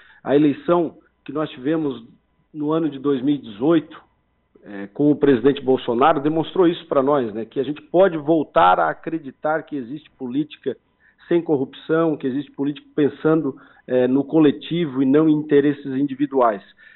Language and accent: Portuguese; Tubarão, Santa Catarina, Brazil; Eu sou natural de Tubarão, vereador aqui em Tubarão.